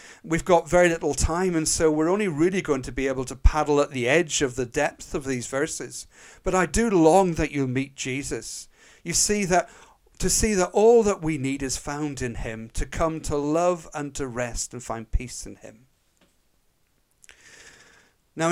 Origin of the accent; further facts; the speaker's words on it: Northern Ireland, United Kingdom; as you can probably just about tell from my accent, I was brought up in Northern Ireland.